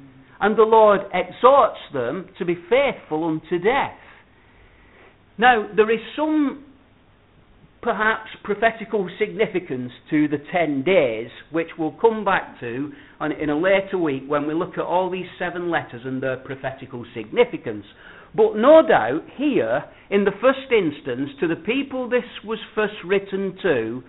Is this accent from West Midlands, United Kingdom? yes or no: no; Bolton, North West England, United Kingdom; Well, I'm from Bolton, you see, and it don't always come across perhaps as it should.